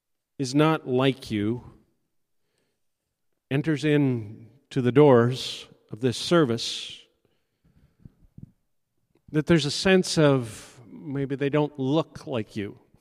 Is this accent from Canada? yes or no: yes; Canada; I'm Canadian, by the way, so I can say those kind of things.